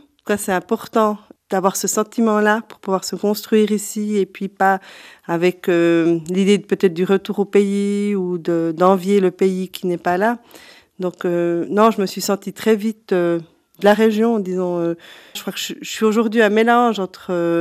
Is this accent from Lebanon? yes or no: yes; Lebanon; moved away; au moment où on a quitté le Liban, on a quand même perdu, comment dire, c'est une partie de ces liens, en tout cas dans la vie quotidienne. On vivait très proche de mes grands-parents maternels